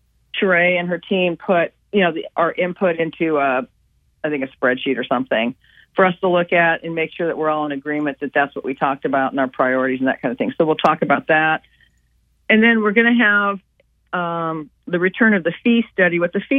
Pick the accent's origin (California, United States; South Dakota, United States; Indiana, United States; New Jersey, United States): Indiana, United States; because I also played basketball growing up in Indiana.